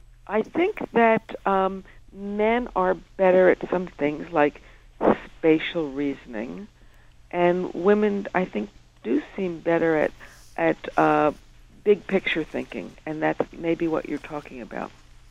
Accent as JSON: {"language": "English", "region": "New York", "country": "United States", "said": "And the noise didn't bother me because I'm a New Yorker."}